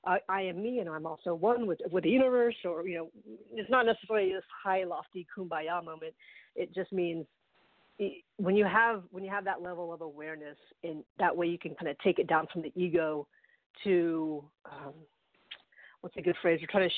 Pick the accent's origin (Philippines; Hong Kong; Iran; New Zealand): Philippines; now in United States; I'm not just Filipina. I'm also American.